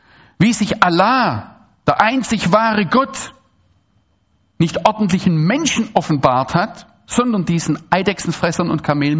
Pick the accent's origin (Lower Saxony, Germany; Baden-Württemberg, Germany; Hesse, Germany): Baden-Württemberg, Germany; Dann sage ich, ich komme aus Deutschland.